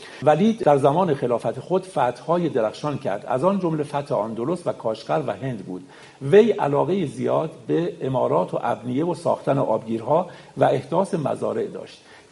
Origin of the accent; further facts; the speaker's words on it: Iran; ما ایرانیم و باید این کتابا رو واقعا بخونیم، با فرهنگمون هویتمون آشنا بشیم.